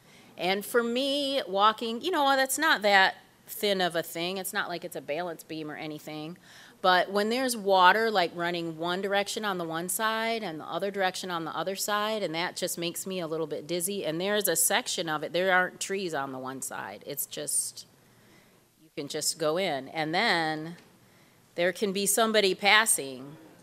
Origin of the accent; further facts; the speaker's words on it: Lansing, Michigan, United States; so I grew up in Lansing area and came to medical school at Wayne State